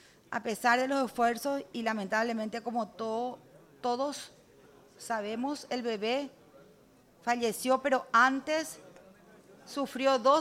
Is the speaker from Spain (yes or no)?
no; Paraguay; que el dolor no nos invada como parlamentario o más que nada como madres y como paraguayos de lo que ha sucedido.